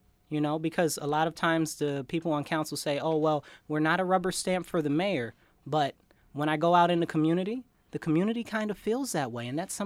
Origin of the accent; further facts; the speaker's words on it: New York, United States; He's all about himself, but he's always, being a New Yorker, we already knew that.